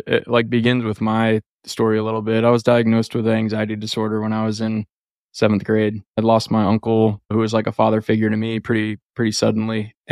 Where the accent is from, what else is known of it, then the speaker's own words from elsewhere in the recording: Iowa, United States; moved away as an adult; I'm originally from Iowa. I moved out here to play baseball in college.